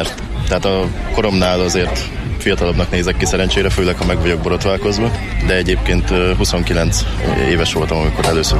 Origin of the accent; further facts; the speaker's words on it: Jászszentandrás, Jász-Nagykun-Szolnok, Hungary; born there; Itt születtem, Jász Szent Andráson, mindenki ismer.